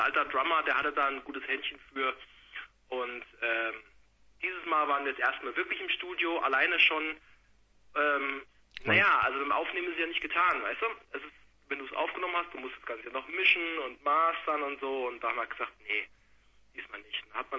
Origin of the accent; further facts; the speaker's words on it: Gelnhausen, Hesse, Germany; Ja, also wir geben nach Frankfurt an, weil ich glaube, den meisten Leuten sagt, wir kommen aus Gelnhausen, dann gibt es immer fragende Gesichter, wo ist denn das?